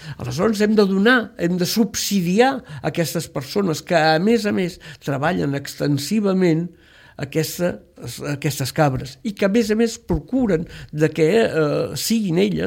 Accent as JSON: {"language": "Catalan", "town": "Santa Margarida i els Monjos", "region": "Catalonia", "country": "Spain", "said": "De Santa Margarida i els Monjos."}